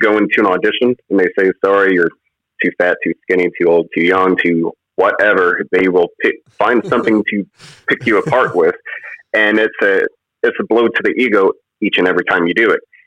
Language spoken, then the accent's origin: English; Indiana, United States; growing up in Indiana, I come from a truck driving family.